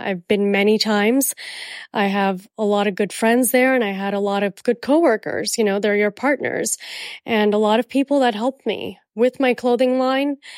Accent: India; And I have worked with my own country, India.

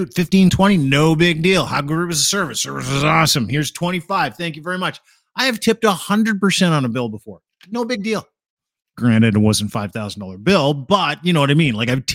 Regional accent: Markham, Ontario, Canada; I'm from Markham, which is 70% Asian.

